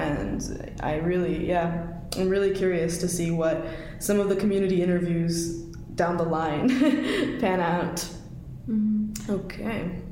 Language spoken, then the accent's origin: English; Kitchener, Ontario, Canada; I was born in Canada, but in Kitchener. So, Ontario, my family, my mom and my big sister were naturalized Canadian citizens, and I was born here. So I'm second gen, I guess that makes me.